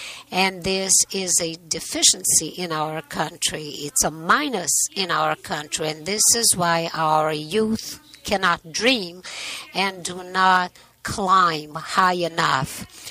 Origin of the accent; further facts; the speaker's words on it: Rio de Janeiro, Brazil; I'm from Rio de Janeiro. I'm a young entrepreneur.